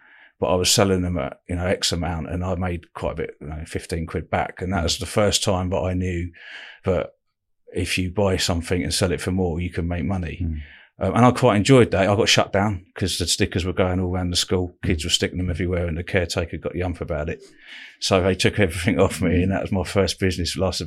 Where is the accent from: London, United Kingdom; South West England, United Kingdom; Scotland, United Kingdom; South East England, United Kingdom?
South East England, United Kingdom; Eastbourne; So I grew up in Eastbourne, not, you know, down the road from here, actually, just along the coast there.